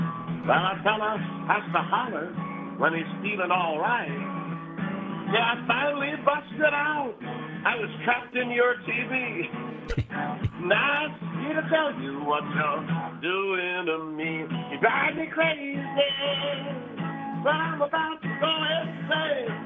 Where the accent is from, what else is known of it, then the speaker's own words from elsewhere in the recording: West Bridgewater, Massachusetts, United States; I grew up in West Bridgewater, Mass., and every summer we used to go up to my grandma's house and my great aunt's house in Charleston, Maine.